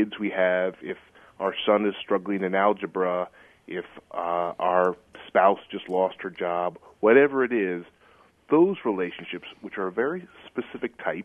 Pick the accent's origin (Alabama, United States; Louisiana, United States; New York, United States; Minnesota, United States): New York, United States; Buffalo; I began to compare the community that I had growing up in Buffalo, New York, to the community that my father had growing up in Cincinnati, Ohio.